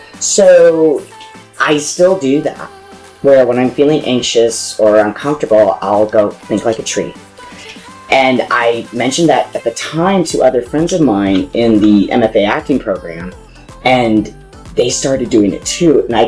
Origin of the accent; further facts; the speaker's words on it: Flint, Michigan, United States; Yeah, I'm from Flint, Michigan.